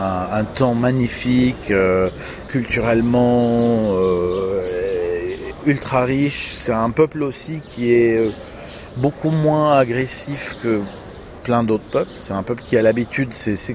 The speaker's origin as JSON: {"language": "French", "country": "Hong Kong", "said": "Oui, je viens de Hong Kong et à Hong Kong, il y a quand même un des quartiers les plus peuplés du monde"}